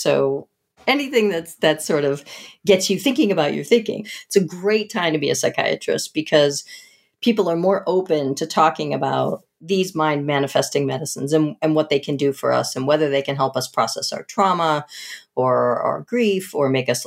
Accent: Massachusetts, United States; I grew up outside of Boston. We would go in the city sometimes

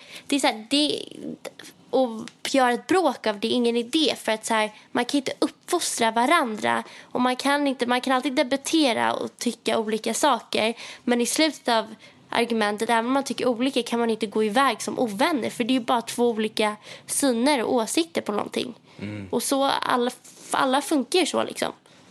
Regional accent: Stockholm, Stockholm County, Sweden; Eller inser typ hur soft det är att vara hemma i Stockholm.

